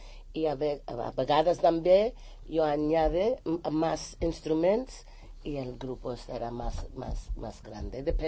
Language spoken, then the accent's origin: Spanish; United States; Spanish is a second language; now in Spain; Y yo soy de Estados Unidos. Y orgullosa y lo amo, mi país y todo, pero estoy enamoradísimo de España.